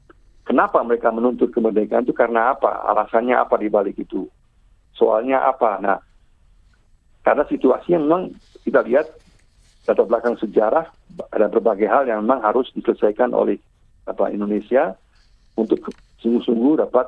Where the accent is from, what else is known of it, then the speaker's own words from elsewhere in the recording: Germany; Indonesian is a second language; saya orang luar ya, saya orang Jerman.